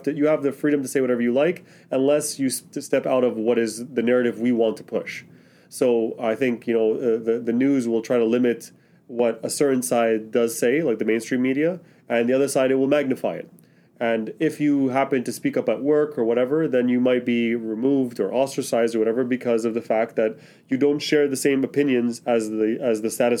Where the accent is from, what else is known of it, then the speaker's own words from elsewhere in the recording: Mississauga, Ontario, Canada; I was born and raised in this country. So I was born in Mississauga. I've been there for the 33 years that I've been alive. I've traveled a little bit and I've worked in other countries, but fundamentally, I've always been here my whole life.